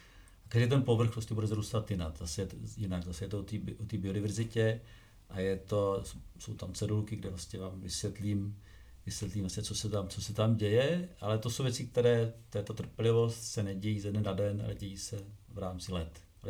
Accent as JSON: {"language": "Czech", "region": "Prague", "country": "Czechia", "tie": "born there", "said": "Já jsem se narodil v Praze. Prahu starou miluju, můj dědeček psal knihu o Praze. Bydlel jsem pár let na Kampě. V parcích pražských vyrůstaly moje děti. Ale v této chvíli žiju v Novohradských horách"}